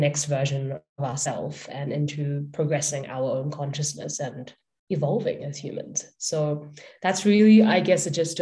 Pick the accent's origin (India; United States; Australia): India; Punjab; I am Indian. I'm part of this particular family system, this particular society. This is my culture. I am Hindu Punjabi.